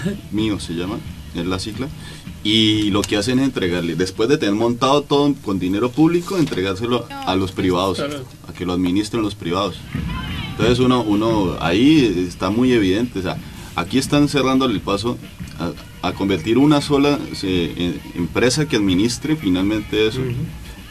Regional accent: Cali, Valle del Cauca, Colombia; y es el caso de mi ciudad de origen, Cali.

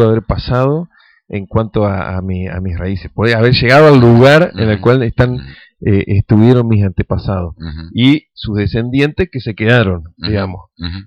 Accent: Valais, Switzerland; Yo vengo del cantón de Valais. Suiza se divide en cantones, o sea, viene a ser lo que son las provincias.

